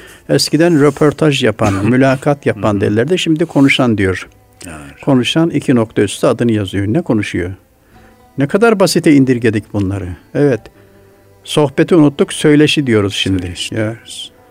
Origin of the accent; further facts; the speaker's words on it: Tokat, Turkey; Şimdi geçenlerde memleketime gittim Tokat'ta.